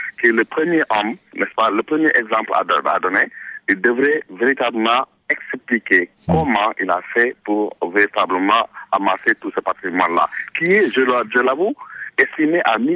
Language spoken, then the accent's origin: French; Senegal; moi personnellement, en tant que Sénégalais